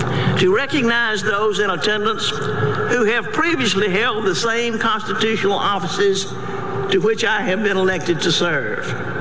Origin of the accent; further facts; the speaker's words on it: Camden, Alabama, United States; In fact, when I was growing up in my hometown of Camden, little girls just simply didn't dream about being elected governor of the great state.